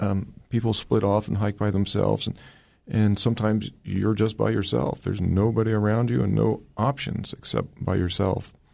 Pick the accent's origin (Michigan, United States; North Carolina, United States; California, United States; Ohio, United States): Ohio, United States; moved away as an adult; now in Alaska, United States; I moved to Alaska in 1981. And when I moved to Alaska, I grew up in Ohio.